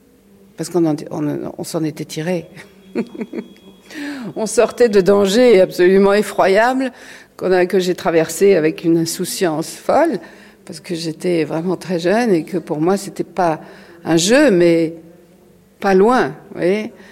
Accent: Normandy, France; also born or lived in Brittany; now in Paris, France; Je suis née en Bretagne, je suis tout à fait française, en Bretagne, élevée en Normandie, et je suis venue à Paris tout de suite après la guerre, après la libération en 1944.

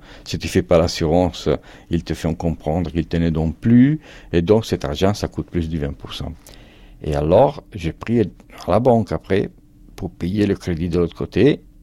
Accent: Italy; born there; Je suis né en Italie, en fait.

